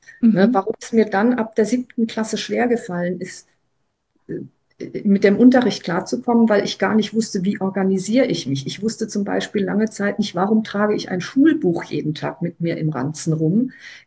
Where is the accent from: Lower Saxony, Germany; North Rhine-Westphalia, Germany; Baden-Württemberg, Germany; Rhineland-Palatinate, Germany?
Rhineland-Palatinate, Germany; now in Kiel, Germany; weil ich immer ans Meer wollte, bin ich nach Kiel gezogen zum Studium nach Kiel. Aber aufgewachsen bin ich in der Südpfalz